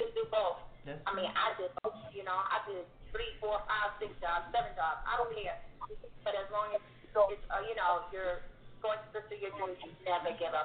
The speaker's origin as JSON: {"language": "English", "country": "Trinidad & Tobago", "lives_now": "United States", "said": "I've always been in the reggae world because, you know, I'm from Trinidad."}